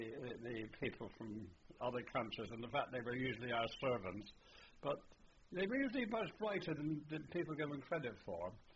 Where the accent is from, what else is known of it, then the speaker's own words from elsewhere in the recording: United Kingdom; Well, I suppose basically I am British in that we're always right, I felt.